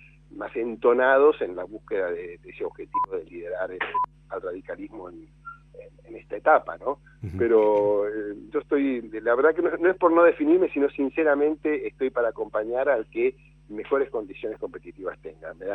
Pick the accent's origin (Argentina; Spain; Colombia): Argentina; yo soy argentino que trabaja, no quiero que esto se vaya al diablo.